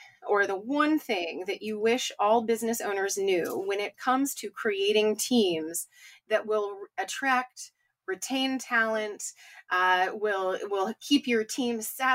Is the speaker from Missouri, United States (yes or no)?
yes; St. Louis, Missouri, United States; We'll be recording it soon for St. Louis, my hometown.